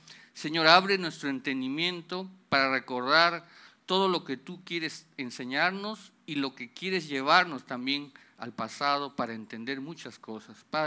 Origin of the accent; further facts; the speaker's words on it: Lima, Peru; estando allá en mi tierra, en Lima, en mi ciudad, en mi casa que me vio crecer.